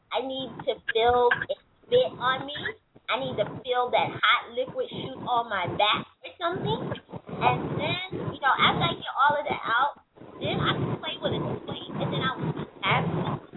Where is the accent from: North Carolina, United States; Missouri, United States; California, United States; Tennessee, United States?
North Carolina, United States; this weekend in my hometown, we have what is called Homecoming for North Carolina A&T State University.